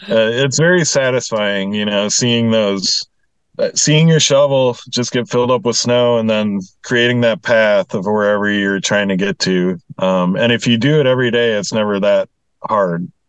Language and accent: English; Minnesota, United States; now in Alaska, United States; I grew up in Minnesota.